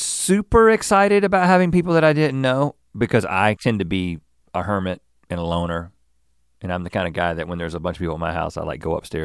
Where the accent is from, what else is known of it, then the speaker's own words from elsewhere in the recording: United States; I'm an American, yes.